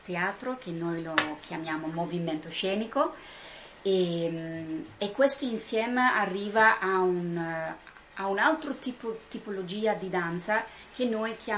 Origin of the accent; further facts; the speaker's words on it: Netherlands; Italian is a second language; now in Italy; Io sono olandese